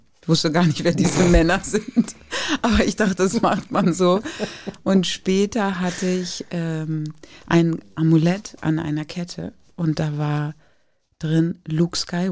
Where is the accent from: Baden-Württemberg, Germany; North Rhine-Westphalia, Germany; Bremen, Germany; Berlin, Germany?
Berlin, Germany; Also ich bin da gerade zurück nach Berlin gezogen mit meiner Mutter und meiner Schwester. Ich bin in Berlin geboren, da war ich kurz weg und dann ist meine Mutter zurückgezogen. Und wir sind in die Holsteinische Straße gezogen, in Wilmersdorf.